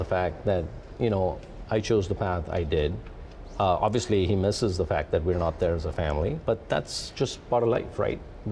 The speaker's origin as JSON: {"language": "English", "country": "India", "tie": "born or raised there", "moved": "as an adult", "said": "I grew up in India. I went to school there, I went undergrad there, I worked with a family business there."}